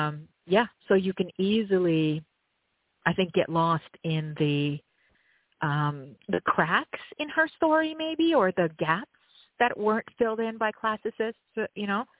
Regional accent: Romania; English is a second language; So when I grew up in Romania.

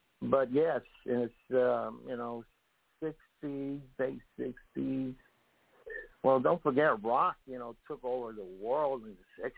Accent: Puerto Rico; But I'm from Puerto Rico, and most of the executives in Miami that were making the call

